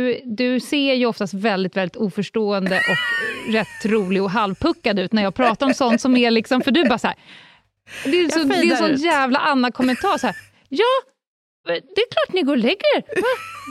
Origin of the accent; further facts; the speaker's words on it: Stockholm, Stockholm County, Sweden; Jag var nyligen på en lekpark där jag är uppväxt på Södermalm